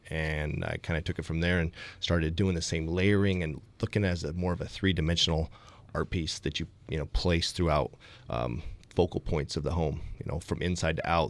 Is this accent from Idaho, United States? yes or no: yes; Idaho, United States; now in Arizona, United States; Well, I'm not quite the native that Chad is to Arizona, but I moved here from Idaho about 10 years ago.